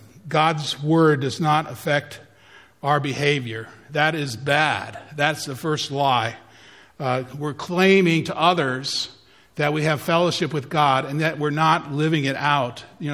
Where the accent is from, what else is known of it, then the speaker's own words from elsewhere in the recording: Mohicanville, Ohio, United States; I grew up around Mohicanville. We had a lot of snakes down there.